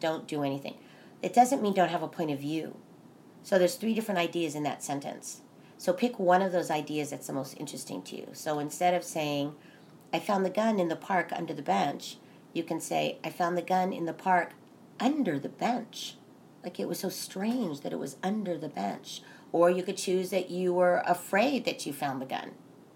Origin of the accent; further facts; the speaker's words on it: Los Angeles, California, United States; I knew about voiceover, I think, because of growing up in Los Angeles. It's a wonderful place to grow up as an actor because everybody is an actor or writer.